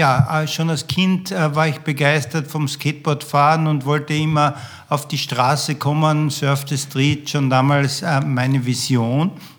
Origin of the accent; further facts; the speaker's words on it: Graz, Styria, Austria; Ich bin in Österreich, in Graz aufgewachsen